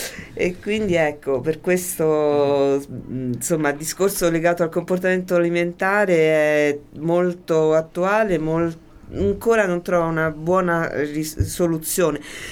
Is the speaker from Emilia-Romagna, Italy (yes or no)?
no; Abruzzo, Italy; Io, per esempio, sono abruzzese, da noi è all'ordine del giorno.